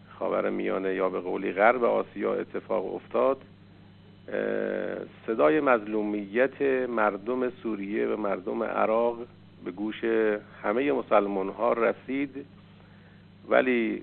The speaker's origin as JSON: {"language": "Persian", "country": "Iran", "said": "ما هم به عنوان یک ایرانی از این غیرت، از این حمیت، از این شجاعت"}